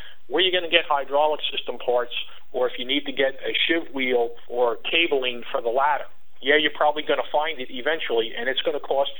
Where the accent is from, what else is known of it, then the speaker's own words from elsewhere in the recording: New York, United States; My hometown in southern New York operated a Maxim 100-foot midship ladder for a good number of years